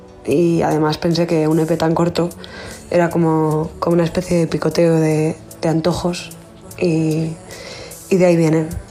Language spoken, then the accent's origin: Spanish; San Sebastián, Basque Country, Spain; now in Madrid, Spain; Soy de Donostiarra, finca de Madrid, desde hace más de 10 años.